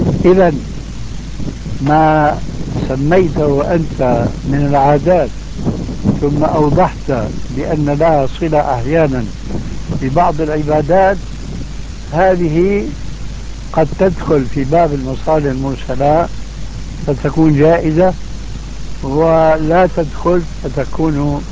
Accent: Syria; moved away; هذه عندنا في الشام في سوريا مشهور هذا الحديث، وجئت هنا وسمعته أيضا

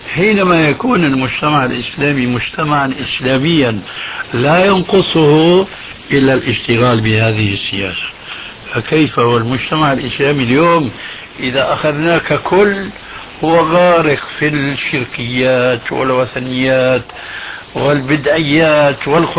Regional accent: Syria; نحن نعرف عندنا في الشام

